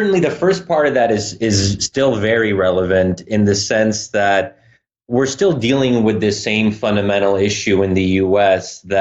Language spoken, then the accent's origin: English; Pennsylvania, United States; I'm originally born and raised in Pennsylvania